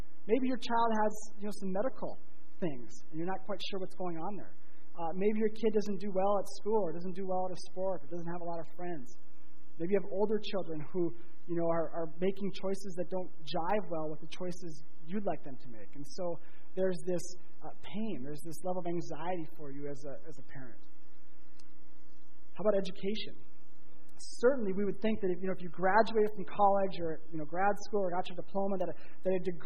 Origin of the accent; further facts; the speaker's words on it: Grand Forks, North Dakota, United States; I grew up in Grand Forks, North Dakota, which is about an hour north.